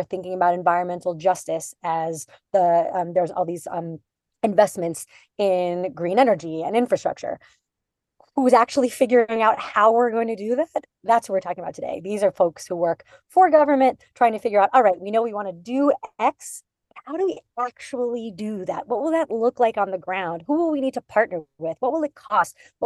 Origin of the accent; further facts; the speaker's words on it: New York, United States; And for me, I grew up outside of New York. I'm a first generation American.